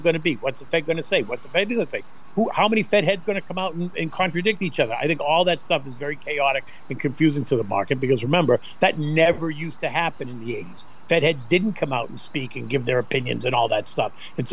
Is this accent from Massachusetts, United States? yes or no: yes; Boston, Massachusetts, United States; moved away as an adult; because I grew up in Boston, right? I grew up in the first 22 years of my life. I grew up just 8 miles outside of, you know, downtown Boston, and it was great.